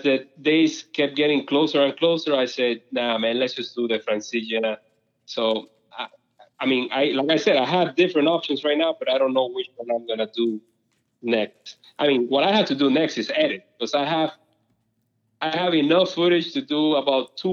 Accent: Miami, Florida, United States; also born or lived in Cuba; I grew up in Miami. But it's a funny thing because for Americans, they see me as a Cuban, and when I go to Cuba, they see me as American.

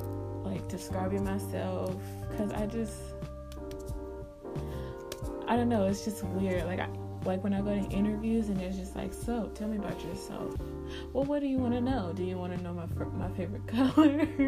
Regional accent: Pittsburg, California, United States; I am from Pittsburgh, California, the Bay Area to be specific. I am 20 years old. Yes, I'm young.

